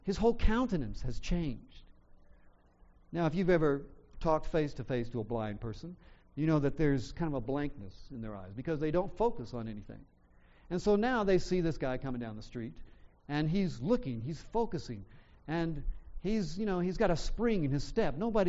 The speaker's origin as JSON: {"language": "English", "region": "Georgia", "country": "United States", "tie": "born or raised there", "lives_now": "California, United States", "said": "I grew up in the South, and, you know, in the South, in Georgia, people often, you know, sat on their porch"}